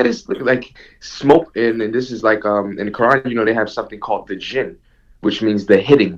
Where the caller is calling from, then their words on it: New Jersey, United States; Yeah, I'm in New Jersey.